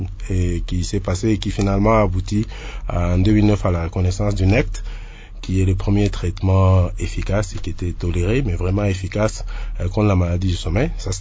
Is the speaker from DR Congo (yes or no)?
yes; DR Congo; ici chez nous en RDC.